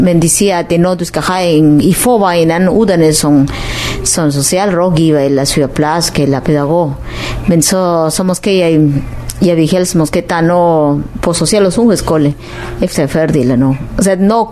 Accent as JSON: {"language": "Danish", "region": "Lima", "country": "Peru", "tie": "born there", "second_language": "Danish", "said": "Vi har quechua og aymara som er sprog også, men selvfølgelig jeg taler mere spansk, fordi jeg blev født i Lima"}